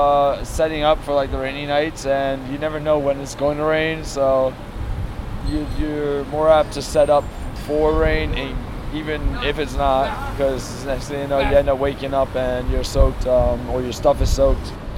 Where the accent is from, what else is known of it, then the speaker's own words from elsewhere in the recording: Brooklyn, New York, United States; Brooklyn.